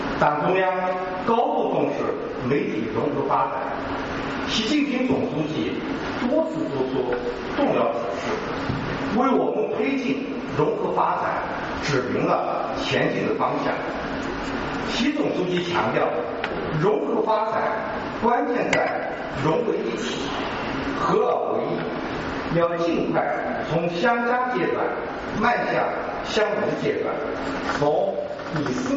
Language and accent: Chinese; Jintan, Jiangsu, China; 我可以自豪地说我是江苏金坛人，非常高兴回到家乡参加江苏发展大会。作为江苏人